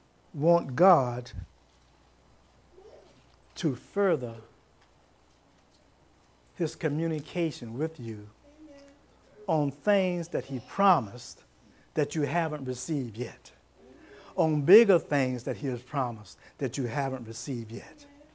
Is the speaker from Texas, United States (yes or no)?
no; Williamsburg, Virginia, United States; let me tell you, I'm from Williamsburg, the old historical place.